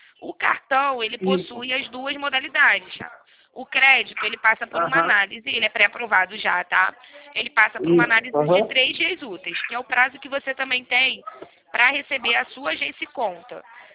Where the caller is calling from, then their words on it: Rio de Janeiro, Brazil; eu falo do Rio